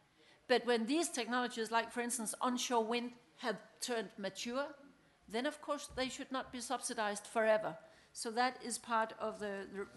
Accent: Denmark; English is a second language; Well, I come from Denmark where today 40% of all electricity stems from wind.

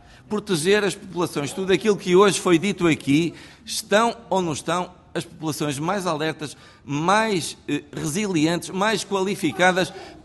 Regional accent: Norte, Portugal; Lá na minha terra, de onde eu venho, há um quartel, o Regimento de Infantaria 13, os Infantes do Marão

